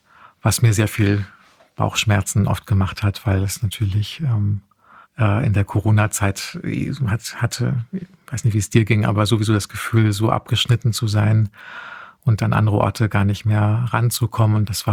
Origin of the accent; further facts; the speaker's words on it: Heusenstamm, Hesse, Germany; Und ich bin tatsächlich in Heusenstamm aufgewachsen, das kommt im Roman auch vor, ein kleines Pendlerstädtchen, genau, meine Eltern haben in Frankfurt gearbeitet und deshalb kenne ich so beides